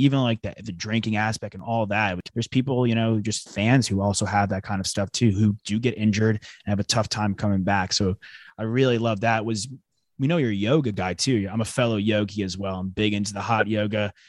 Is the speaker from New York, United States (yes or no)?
yes; New York, United States; I'm from New York originally. I would roll back home